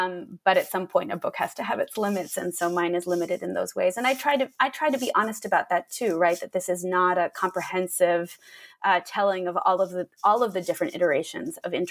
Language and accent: English; United States; I grew up in the United States. I have the privileges of U.S. citizenship.